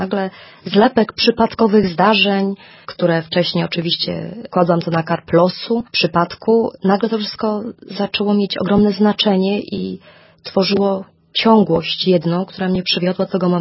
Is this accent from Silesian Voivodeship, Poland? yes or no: yes; Silesian Voivodeship, Poland; Pochodzę ze Śląska, tam się wychowałam, w rodzinie ateistów.